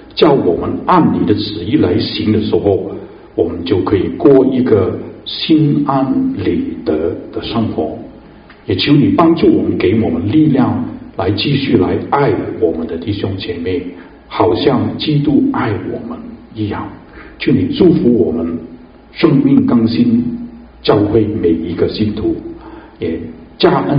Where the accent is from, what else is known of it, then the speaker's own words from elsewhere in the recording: Hainan, China; 好像我是海南，我是讲海南话啊